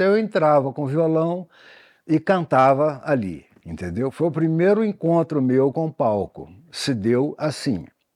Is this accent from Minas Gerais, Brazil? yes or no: yes; Ponte Nova, Minas Gerais, Brazil; nesse colégio salesiano, lá em Ponte Nova, na minha cidade natal